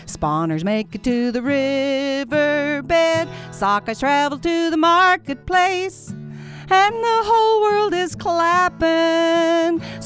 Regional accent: Big Piney, Wyoming, United States; I grew up in Big Piney, Wyoming

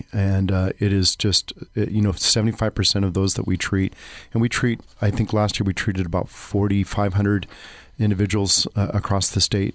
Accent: Seattle, Washington, United States; You know, I grew up in Seattle, and I was attending a church there, a great church, where my grandfather had been a pastor on staff.

